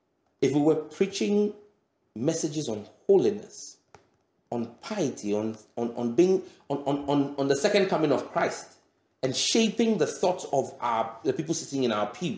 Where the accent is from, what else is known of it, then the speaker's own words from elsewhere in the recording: Nigeria; when I was growing up in Nigeria, all our English teachers were Ghanaians.